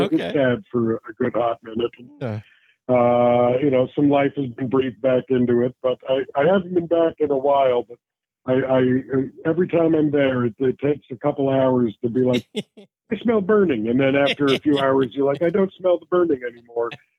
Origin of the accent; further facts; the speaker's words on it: Canada; I have a Canadian album, which is my love letter to my home country.